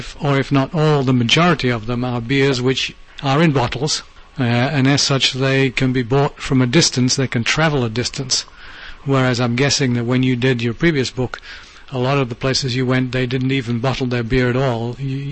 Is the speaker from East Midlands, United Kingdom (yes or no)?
no; Huddersfield, Yorkshire and the Humber, United Kingdom; The Michael Jackson who's a native of my hometown, Huddersfield in Yorkshire, England